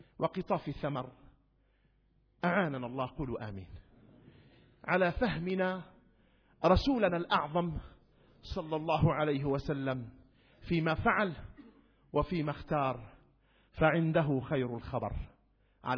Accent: Idlib, Idlib Governorate, Syria; يعني أنا من إدلب، إذا حبيت إدلب يعني أنا مؤمن؟

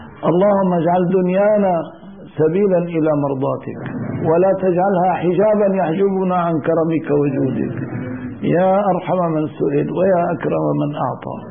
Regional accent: Canada; أنا أصلا أنا كندي ولست عربيا،

